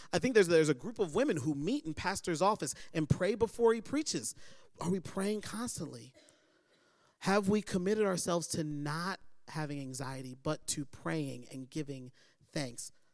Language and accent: English; Baltimore, Maryland, United States; I grew up in Baltimore City.